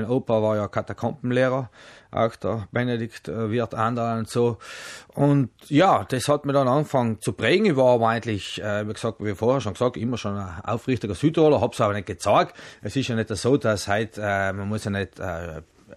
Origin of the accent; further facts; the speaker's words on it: Tyrol, Austria; ich war halt ein Tiroler Lausbauer